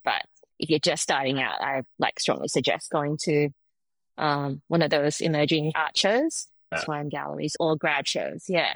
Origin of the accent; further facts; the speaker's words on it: Malaysia; Growing up in Malaysia, but even though I was like an 80s child there, I was born in the 70s.